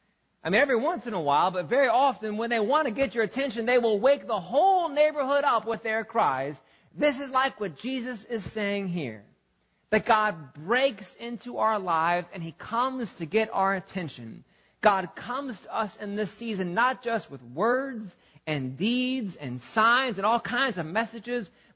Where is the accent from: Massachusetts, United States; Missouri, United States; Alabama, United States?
Missouri, United States; back in my hometown in like central Missouri